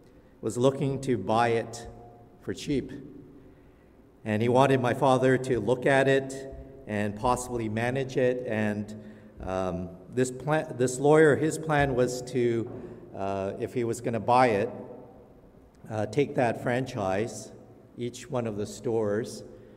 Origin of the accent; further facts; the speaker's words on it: Toronto, Ontario, Canada; that I'm a Torontonian. And when I was growing up in Toronto, there was a very popular bakery there.